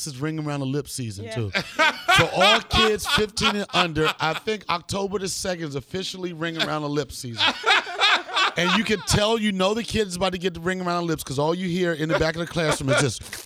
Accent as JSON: {"language": "English", "town": "Washington", "region": "District of Columbia", "country": "United States", "also_born_or_lived": "Alexandria, Virginia", "said": "I want to say Washington, D.C. by way of Alexandria, Virginia"}